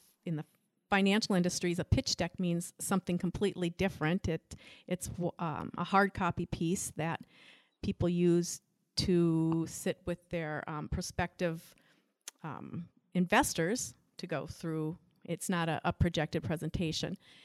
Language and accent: English; Minneapolis, Minnesota, United States; now in Green Bay, United States; You know, I'm from Green Bay. Well, actually, I'm from Minneapolis. I live in Green Bay, and I'm actually recording this podcast from Minneapolis.